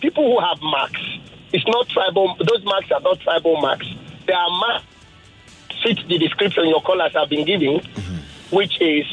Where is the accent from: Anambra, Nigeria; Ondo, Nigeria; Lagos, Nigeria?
Anambra, Nigeria; Nnewi; I grew up in Newi, and so we had a lot of people from Abakiliki. Newi was becoming a cosmopolitan town at the time